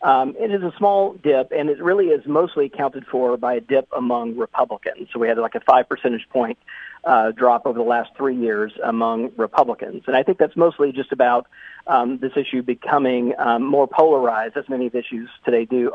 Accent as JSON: {"language": "English", "region": "Mississippi", "country": "United States", "said": "in a state like Mississippi, which happens to be my home state"}